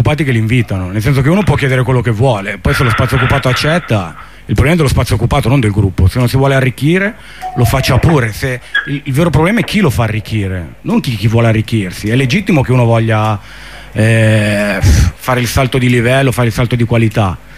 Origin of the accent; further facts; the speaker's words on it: Milan, Lombardy, Italy; noi siamo di Milano